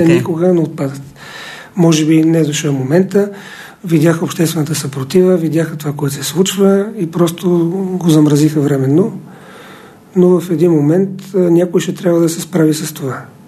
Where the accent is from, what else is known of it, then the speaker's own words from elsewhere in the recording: Sofia, Sofia City, Bulgaria; защото аз съм родом от Лозенец и знам какво е събота и неделя в Южния парк